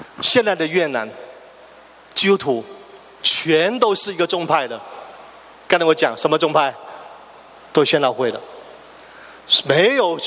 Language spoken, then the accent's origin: Chinese; Canada; 又去到天堂，我们加拿大人站在一起